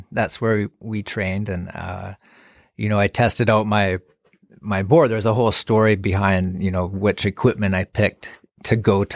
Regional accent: Vancouver, British Columbia, Canada; Growing up in Whistler, you think all mountains are, you know, like that. And, you know, I'm from Vancouver

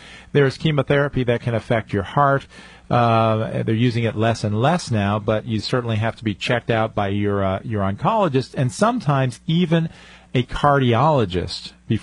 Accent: Highland Falls, New York, United States; I grew up in Highland Falls, and Highland Falls is a very special place for me

